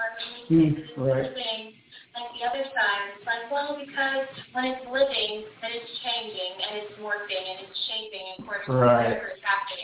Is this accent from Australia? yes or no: no; Anderson Township, Ohio, United States; Yeah, so I grew up in Anderson Township, which is a suburb of Cincinnati.